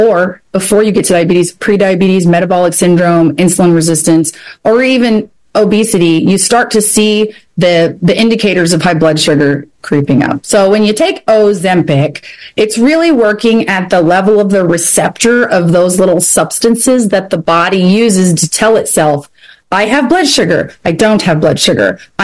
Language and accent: English; Kentucky, United States; I am from Kentucky, so I say